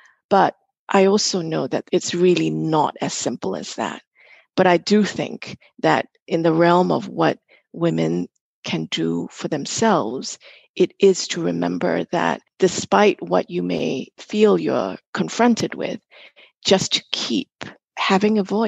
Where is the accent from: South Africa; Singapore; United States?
Singapore; now in London, United Kingdom; growing up in Singapore and having had my early career in Singapore